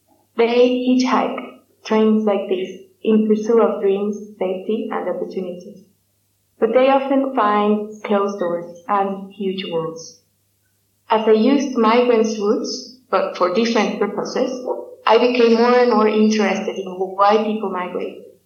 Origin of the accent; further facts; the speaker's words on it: Mexico City, Mexico; I grew up in Mexico City, one of the largest cities in the world